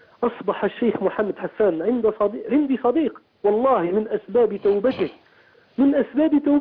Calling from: Algeria; احنا من الجزائر، … من الجزائر.

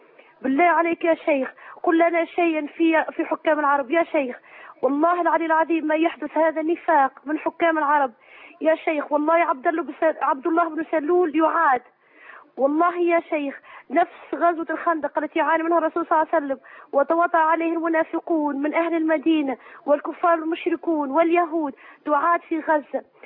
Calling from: Tunisia

